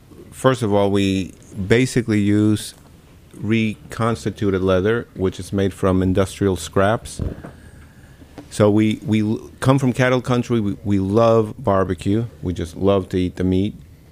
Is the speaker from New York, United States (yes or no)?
yes; New York, United States; also born or lived in Argentina; now in Buenos Aires, Argentina; I was born in Argentina, grew up in New York, if it is I grew up actually, and I'm back in Buenos Aires since about 20 years ago.